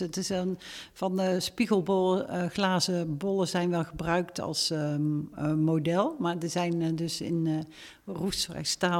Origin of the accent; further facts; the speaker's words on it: North Brabant, Netherlands; die worden ook in Brabant gemaakt waar ik vandaan kom.